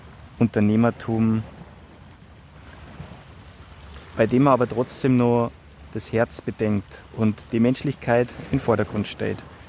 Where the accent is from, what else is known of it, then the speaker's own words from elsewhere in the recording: Bavaria, Germany; wenn man so hört, komme ich aus Bayern.